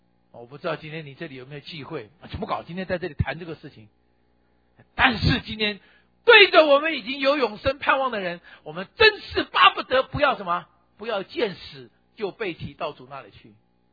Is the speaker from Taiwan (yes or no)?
yes; Taiwan; 那我是在台湾长大，所以我用我的词哈。